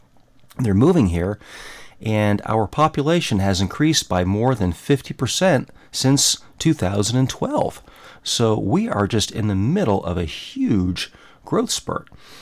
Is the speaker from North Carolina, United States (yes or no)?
yes; Charlotte, North Carolina, United States; I'm from Charlotte.